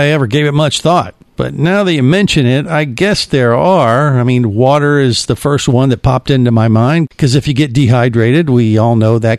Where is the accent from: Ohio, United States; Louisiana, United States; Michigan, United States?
Ohio, United States; Cincinnati; You know, I grew up in Cincinnati, and so I'm somewhat familiar with Columbus.